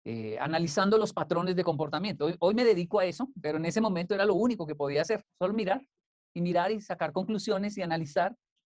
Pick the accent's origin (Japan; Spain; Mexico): Japan; Sí, todo en Japón, porque mi adolescencia fue en Japón hasta los 24 años.